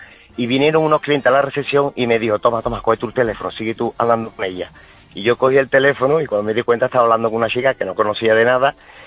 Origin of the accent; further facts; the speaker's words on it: Seville, Andalusia, Spain; No, yo soy de Sevilla, pero...